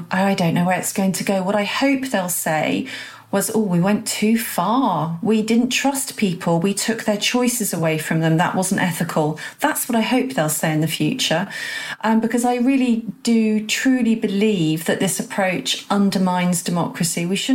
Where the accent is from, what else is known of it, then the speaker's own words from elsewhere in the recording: England, United Kingdom; I'm proudly patriotic, love being English and British.